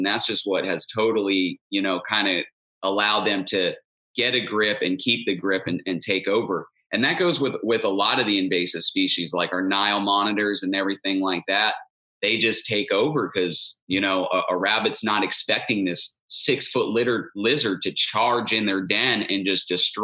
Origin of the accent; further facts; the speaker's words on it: Stuart, Florida, United States; I grew up in Martin County, okay. Stuart, Florida.